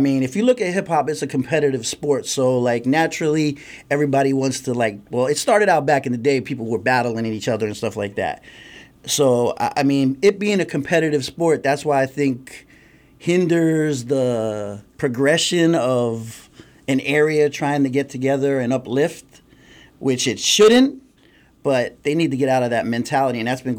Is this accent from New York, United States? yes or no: no; Bethlehem, Pennsylvania, United States; Yep. I grew up in Bethlehem. I mean, my mom moved around from Allentown to Bethlehem, but I grew up in Bethlehem mostly.